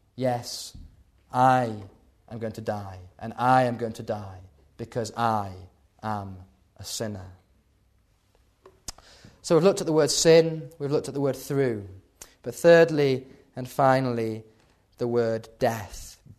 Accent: Yorkshire and the Humber, United Kingdom; I was brought up in the Vale of York

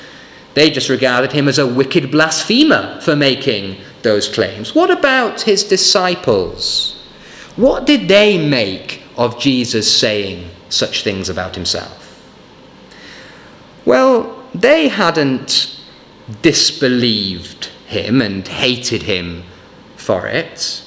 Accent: Yorkshire and the Humber, United Kingdom; Growing up in North Yorkshire, I always found it very strange that Ripon was a city. Ripon was a tiny place.

